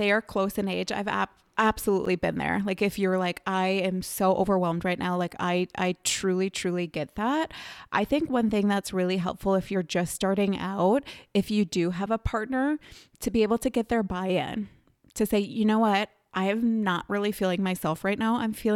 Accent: Wisconsin, United States; Okay, I already mentioned I am from Wisconsin. It's starting to get a little nicer here.

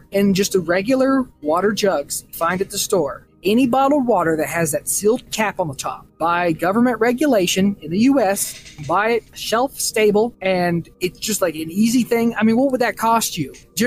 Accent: Texas, United States; I'm from Texas, and it's hot there.

